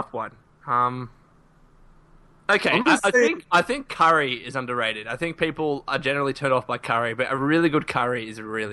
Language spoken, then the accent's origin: English; Australia; In Australia, we have to shorten everything.